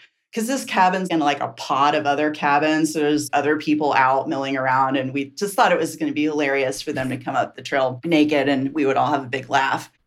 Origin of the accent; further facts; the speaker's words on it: the South, United States; also born or lived in Austin; now in Asheville, United States; How'd you know I was from the South?